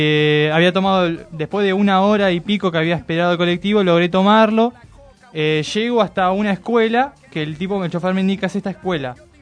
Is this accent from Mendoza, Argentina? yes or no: no; Merlo, Buenos Aires Province, Argentina; Yo soy de Merlo.